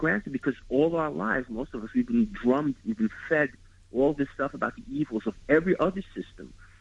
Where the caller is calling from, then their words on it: Queens, New York, United States; and I'm calling from Jamaica, Queens.